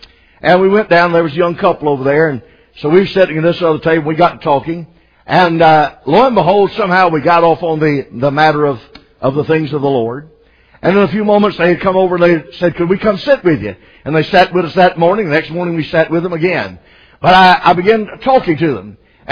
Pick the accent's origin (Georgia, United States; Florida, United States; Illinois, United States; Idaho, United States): Georgia, United States; Macon; And he asked me where I was from. I said, I'm from Macon, Georgia.